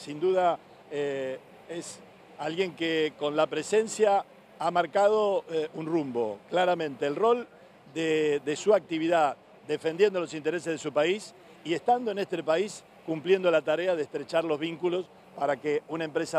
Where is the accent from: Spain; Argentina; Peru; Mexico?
Argentina; Santa Fe; lo que tenemos como santafesinos